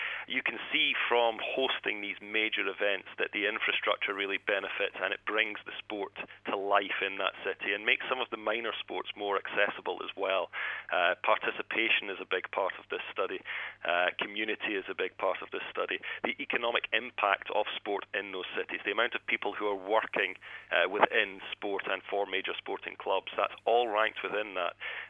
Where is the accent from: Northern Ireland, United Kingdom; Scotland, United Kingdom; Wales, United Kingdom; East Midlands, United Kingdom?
Scotland, United Kingdom; Edinburgh; my hometown of Edinburgh.